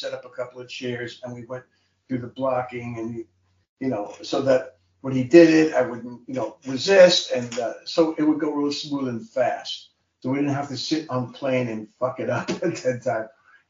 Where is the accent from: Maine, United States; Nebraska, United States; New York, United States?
New York, United States; Bronx; No, I grew up in the Bronx.